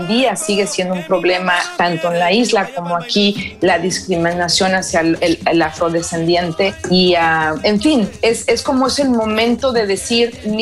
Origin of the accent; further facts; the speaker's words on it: Mexico; como mexicana con ritmos africanos